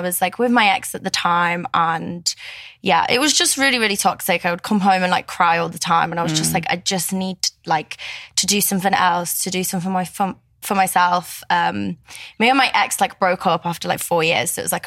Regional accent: Manchester, North West England, United Kingdom; also born or lived in Poland; obviously. I'm 26, originally from Poland, but I grew up in Manchester.

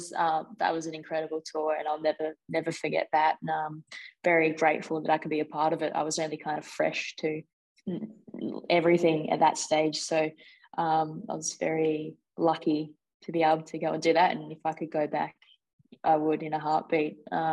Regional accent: Launceston, Tasmania, Australia; I grew up in Launceston, and to play cricket you had to be in Hobart.

